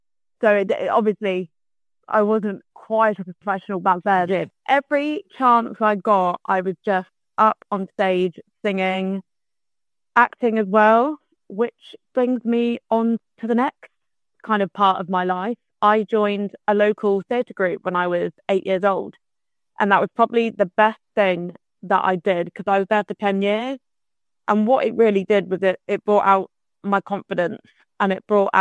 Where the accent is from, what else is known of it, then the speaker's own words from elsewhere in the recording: St Ives, South West England, United Kingdom; I am currently in my hometown in St. Ives in Cornwall.